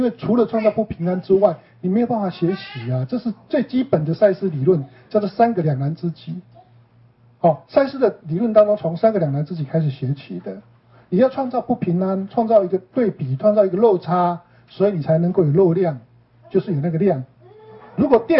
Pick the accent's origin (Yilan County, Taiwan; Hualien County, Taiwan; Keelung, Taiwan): Yilan County, Taiwan; 我不知道你们是哪里的人，然后我们宜兰人是有一句话